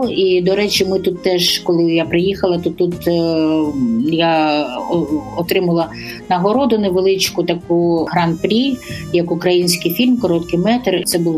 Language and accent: Ukrainian; Odesa, Odesa Oblast, Ukraine; born there; тому що я народилася в Одесі.